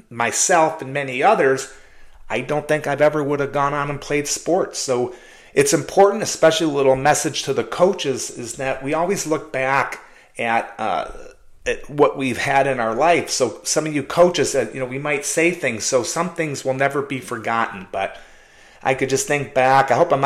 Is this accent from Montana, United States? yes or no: no; Oak Park, Michigan, United States; But just going back as a young kid growing up in Oak Park, Michigan, a small town just outside of Detroit, and I loved hockey, just loved playing.